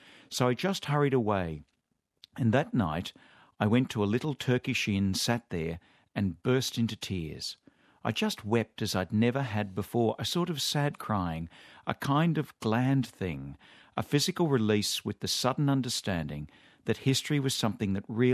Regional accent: Australia; I'm 32 years of age. I'm an Australian.

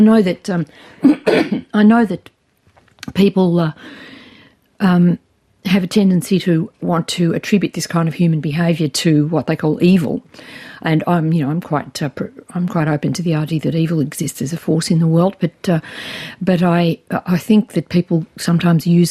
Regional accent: Geelong, Victoria, Australia; Geelong's my hometown. And I don't go there anymore. Both my parents have died and the family's long left the town.

